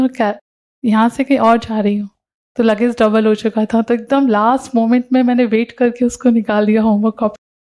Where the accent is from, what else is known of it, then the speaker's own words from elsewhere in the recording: Guwahati, Assam, India; मैं गुवाहाटी असम से हूँ